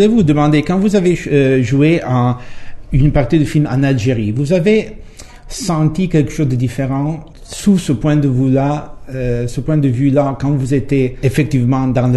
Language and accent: French; Italy; comme on est en Italie, on est italien